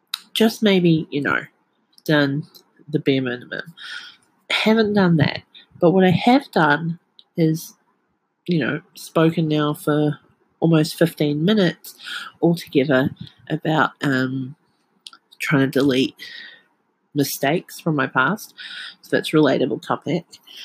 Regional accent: New Zealand; I am from New Zealand.

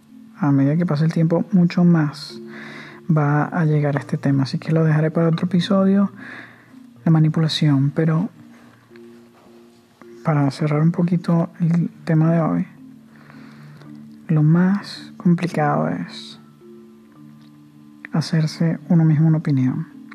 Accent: Venezuela; en Venezuela, yo que soy venezolano y lo vivo, lo padezco

